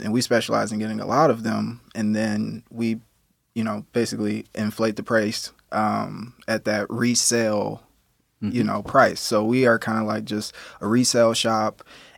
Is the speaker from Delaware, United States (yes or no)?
no; Dayton, Ohio, United States; now in Cincinnati, United States; I lived in the neighborhood because I'm not from Cincinnati. I'm originally from Dayton, Ohio.